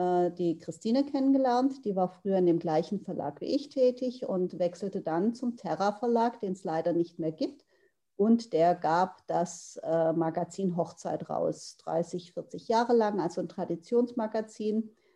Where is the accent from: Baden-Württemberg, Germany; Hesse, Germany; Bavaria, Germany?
Baden-Württemberg, Germany; Grünkraut; ich bin in Grünkraut bei Ravensburg aufgewachsen. Ich hatte, weißt du, so eine richtig ruhige, schöne Kindheit auf dem Land. Das ist ein kleiner Ort